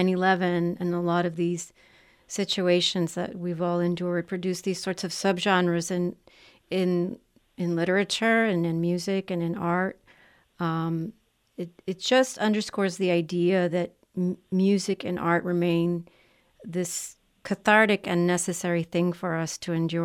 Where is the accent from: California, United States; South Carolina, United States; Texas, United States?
Texas, United States; Laredo; because I'm originally from Laredo